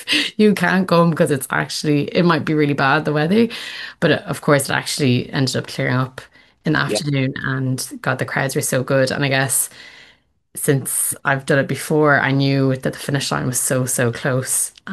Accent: Dublin, Leinster, Ireland; Like I'm from Dublin myself.

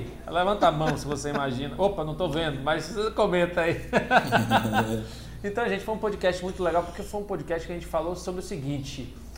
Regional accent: Pernambuco, Brazil; casei com uma baiana, então sou baiano de coração. E, gente, né? Mas eu sou pernambucano, mas moro na Bahia, então imagina. Você deve dar, rapaz, vocês do sul que escutam eu falar, deve dar risada do meu sotaque misturado

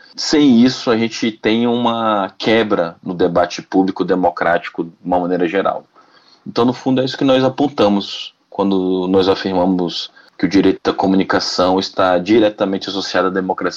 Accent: Belém, Pará, Brazil; also born or lived in Salvador; eu nasci em Belém, eu nasci em Salvador, aliás, mas eu sou de Belém. Fui criado em Belém.

